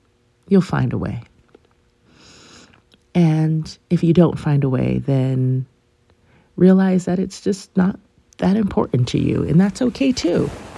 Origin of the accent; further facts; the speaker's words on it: Los Angeles, California, United States; I have about a month left in my hometown, and people are asking me, what do I want to do? What do I want to see? Where do I want to go? And it's so funny to me, because I've done it.